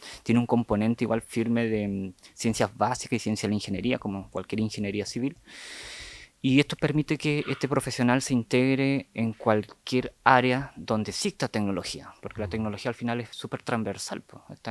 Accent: Chonchi, Los Lagos, Chile; Yo a los 19 años salí de la isla, ya soy nacido y criado en Chonchi, y estudié en la Casa Central, en Osorno.

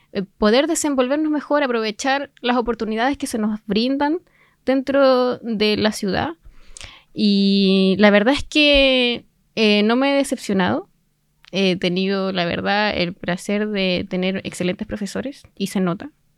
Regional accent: Entre Lagos, Los Lagos, Chile; also born or lived in Osorno; Bueno, yo nací acá en Osorno, pero toda mi vida he vivido en Entre Lagos. Yo me crié en el campo, más cercano al lado de Puyehue, ¿cierto? Las termas. Allá fue mi primera infancia y bueno, luego estudié también en Entre Lagos hasta la enseñanza media

